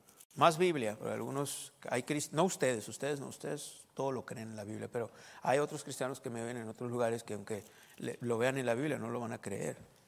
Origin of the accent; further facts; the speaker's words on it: Mexico; y podemos nosotros ponerle ahí como mexicanos, celebrar el Día de Muertos